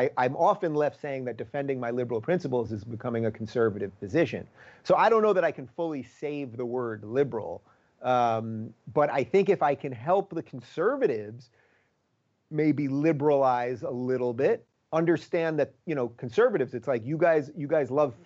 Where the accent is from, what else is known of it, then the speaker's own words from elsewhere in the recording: Long Island, New York, United States; also born or lived in Brooklyn; So I was born in Brooklyn, New York in 1976, before it was cool hipster Brooklyn, when it was still old Brooklyn, you know, not Brooklyn Dodgers Brooklyn, but Brooklyn. And I grew up in Long Island, and I went to college upstate New York